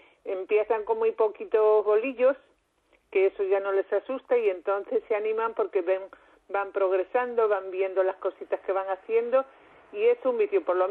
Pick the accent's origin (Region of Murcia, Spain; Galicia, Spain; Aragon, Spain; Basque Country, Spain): Galicia, Spain; Camariñas; born there; yo nací en Camariñas, la sí, tierra por excelencia, hombre, del encaje de bolillos.